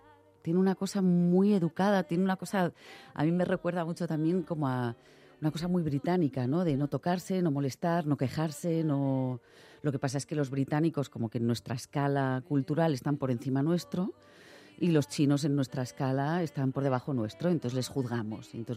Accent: Spain; Yo soy completamente española, yo nací aquí, me estudié aquí, pero sí que es verdad que lo materno, tu lengua materna y tu aprendizaje materno está ahí.

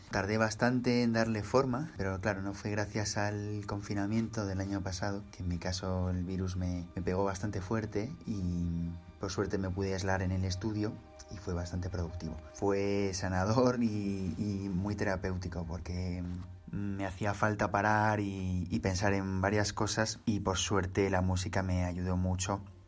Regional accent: Madrid, Community of Madrid, Spain; soy de Madrid.

